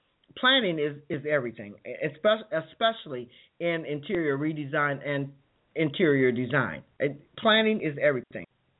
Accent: Chicago, Illinois, United States; Oh my goodness, I remember that growing up in Chicago. That we had an apartment that had a draw door.

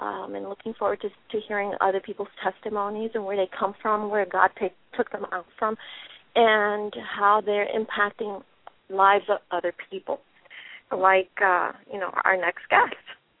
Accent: Bronx, New York, United States; now in California, United States; I'm from the Bronx, now live in California, Cali.

